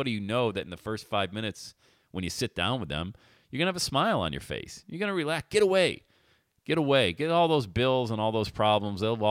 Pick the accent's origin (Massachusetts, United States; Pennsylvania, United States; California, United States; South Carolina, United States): Pennsylvania, United States; Bradford; my mom made the most incredible meatballs, man, growing up in Bradford, PA.